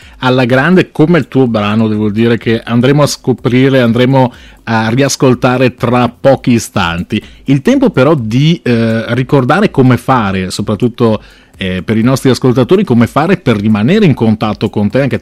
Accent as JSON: {"language": "Italian", "town": "Vicenza", "region": "Veneto", "country": "Italy", "said": "siamo conterranei, perché noi siamo di Vicenza e quindi siamo vicinissimi, tra l'altro."}